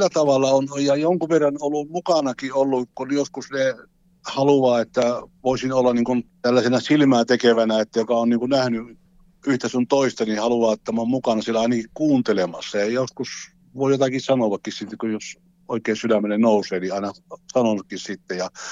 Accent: Juva, South Savo, Finland; also born or lived in Koli; No minä olen syntynyt siellä Juuvassa, semmoinen kivenpyörittäjän kylä.

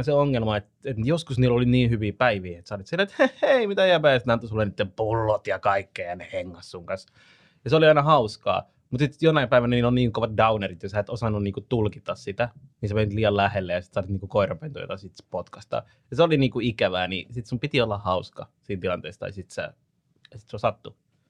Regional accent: Järvenpää, Uusimaa, Finland; me muutettiin Järvenpäästä toisesta puolelta kaupunkiin toisen puolelle kaupunkiin

